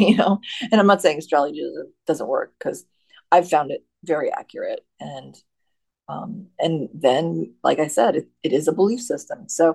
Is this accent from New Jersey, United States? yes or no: yes; New Jersey, United States; accent: Jersey; you can hear my Jersey accent coming through when I say water.